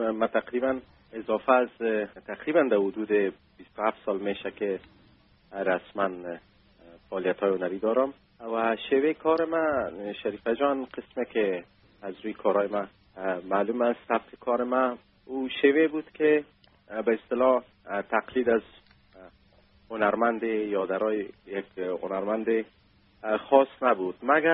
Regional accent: Afghanistan; با حفظ رسالتی که نسبت به وطنم و نسبت به موسیقی کشورم دارم

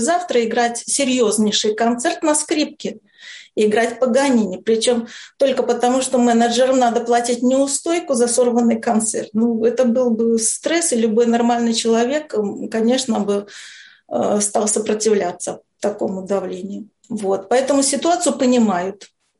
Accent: Belarus; Мы знали, белорусы

